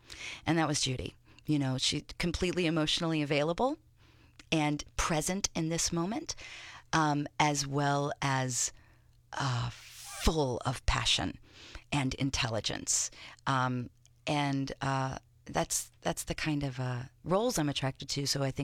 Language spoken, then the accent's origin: English; Indianapolis, Indiana, United States; I was very lucky growing up in Indianapolis that there were performing arts schools.